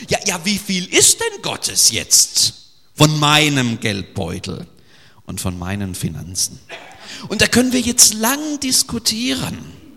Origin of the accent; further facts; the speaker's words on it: Germany; Und als Deutsche reden wir immer nicht gern über Geld und das ist eigentlich blöd